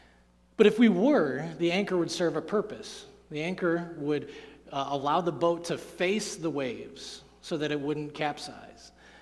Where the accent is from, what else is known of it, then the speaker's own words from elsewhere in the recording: Amherst, Ohio, United States; I grew up here in Amherst, near the sandy beaches, not necessarily white, but the sandy beaches, nonetheless, of the shores of Lake Erie.